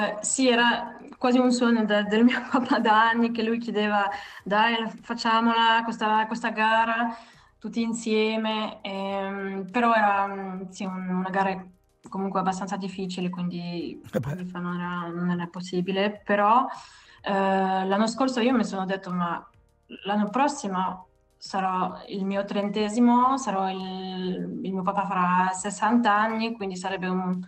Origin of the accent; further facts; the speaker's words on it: Bern, Switzerland; tra la Neuveville e Bienne si può camminare, come l'hai detto tu, si vede bene il lago